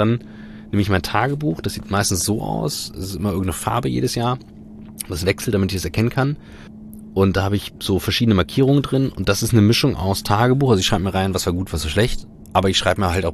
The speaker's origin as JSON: {"language": "German", "region": "Northern Germany", "country": "Germany", "said": "oder wie wir als Norddeutsche sagen würden, hinten kackt die Ente."}